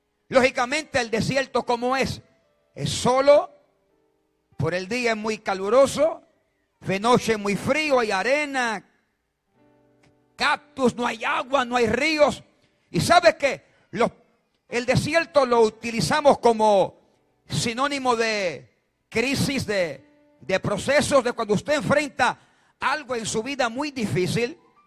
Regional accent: Puerto Rico; Es lo que yo veo en mi país, en Puerto Rico.

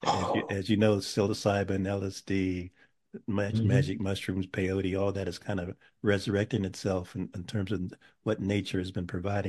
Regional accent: Pittsburgh, Pennsylvania, United States; born there; now in New Haven, United States; I was born in Pittsburgh, so love to chat with you about what's cooking there and your involvement.

